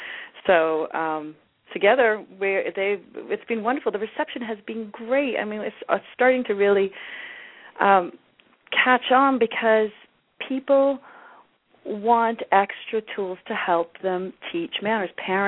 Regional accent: England, United Kingdom; And I grew up in England, and I had to learn a few things that I didn't even know.

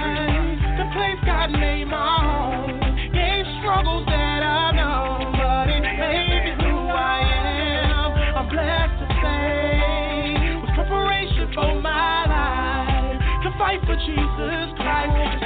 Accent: Chicago, Illinois, United States; born there; I was born in Chicago

